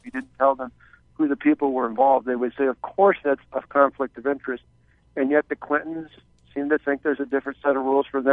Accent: Midwest, United States; You know, I come from the Midwest. We're Midwestern nice. I have a Midwestern filter.

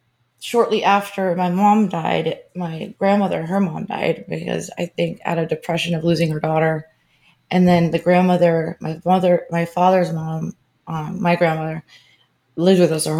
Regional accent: Clearwater, Florida, United States; In Florida. Clearwater.

